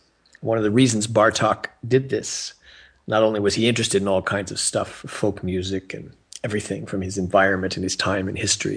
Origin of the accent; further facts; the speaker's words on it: Connecticut, United States; And I grew up in Connecticut, and I heard about this guy, Paul Winter, who lived up the road.